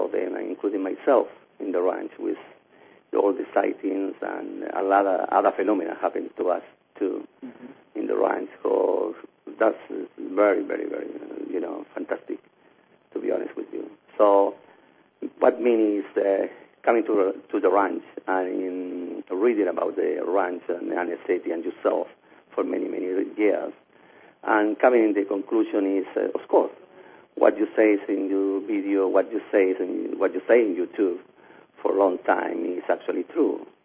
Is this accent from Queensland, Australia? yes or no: no; Sydney, New South Wales, Australia; English is a second language; now in Chile; Yes, ma'am. From Sydney, Australia.